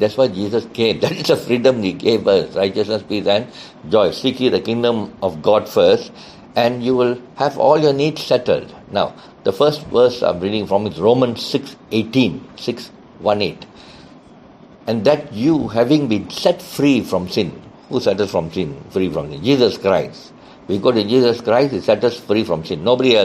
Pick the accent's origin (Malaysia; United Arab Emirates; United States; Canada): Malaysia; Today, I'm in Malaysia and I'm Malaysian, and therefore we have what we call Independence Day